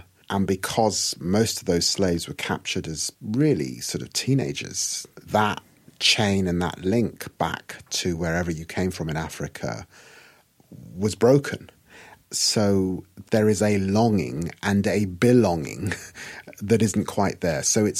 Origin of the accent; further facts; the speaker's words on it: London, United Kingdom; also born or lived in Peterborough, United Kingdom; I'm the descendant of Guyanese people who were formerly Africans. But in the end, I grew up in London and in the city of Peterborough in Middle England. I was very fortunate to go to Harvard Law School. I am a black middle-class man here in the UK.